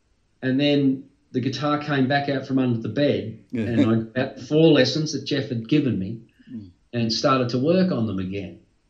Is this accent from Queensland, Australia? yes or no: no; Castlemaine, Victoria, Australia; And then luckily there was a guy right here in my hometown in Castlemaine, teaching guitar lessons